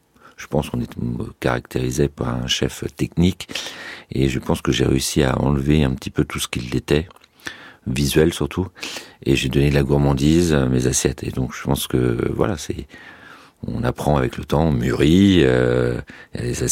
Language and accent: French; Brittany, France; Je suis breton.